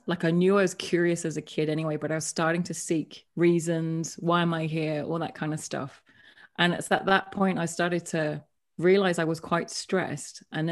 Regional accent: London, United Kingdom; born there; I am a British-born Chinese. Some people call it BBC. So I was born in London many years ago. So my background has been very much like the typical Chinese family. My parents are from Hong Kong

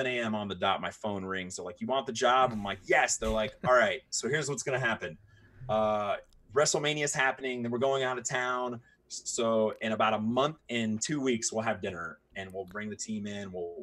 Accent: Japan; it was so cool because it brought me back to my like growing up in Japan.

